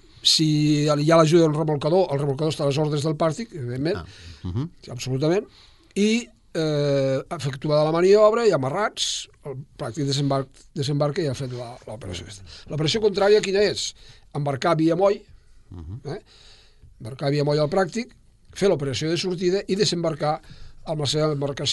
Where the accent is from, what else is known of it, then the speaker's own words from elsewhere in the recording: Lleida, Catalonia, Spain; Si soc no, de Lleida mateix.